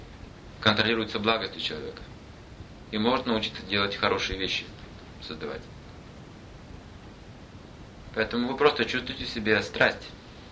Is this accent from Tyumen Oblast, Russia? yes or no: yes; Tyumen, Tyumen Oblast, Russia; Боже мой, я жил в Тюмени. Родился в Тюмени.